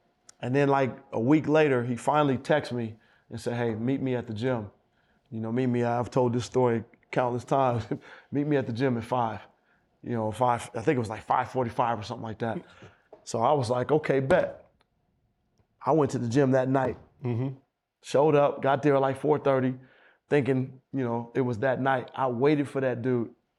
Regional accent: Oakland, California, United States; And, you know, I'm from Oakland.

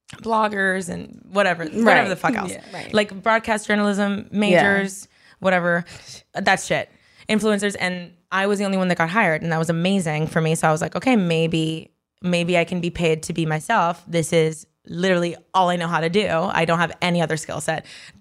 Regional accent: Miami, Florida, United States; But these people, maybe it's like New York, because I grew up in Miami.

